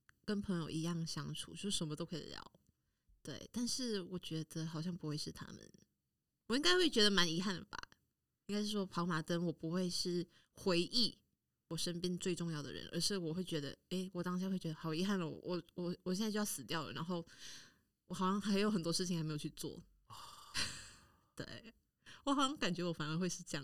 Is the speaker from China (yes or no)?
no; Malaysia; 我会啊，因为马来西亚也会在讲方言，我会讲粤语，然后福建。福建话就跟台语差不多